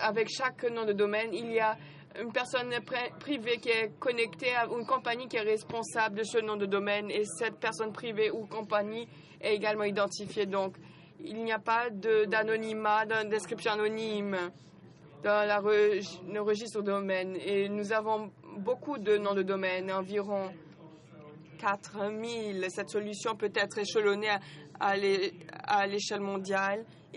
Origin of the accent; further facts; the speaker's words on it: Ireland; French is a second language; je suis irlandais. Vous avez sûrement peut-être deviné à mon accent.